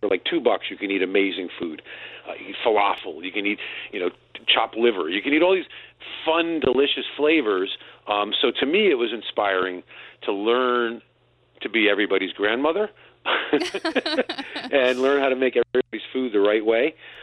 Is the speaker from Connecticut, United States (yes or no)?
yes; New Haven, Connecticut, United States; I grew up in New Haven, Connecticut. I'm Italian-American, but my stepfather is Puerto Rican. My neighborhood was very mixed, and I was exposed to all kinds of foods.